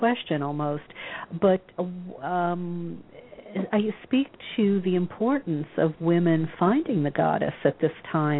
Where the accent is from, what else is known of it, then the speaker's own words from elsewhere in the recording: the South, United States; myself, I came from the South, the Bible Belt.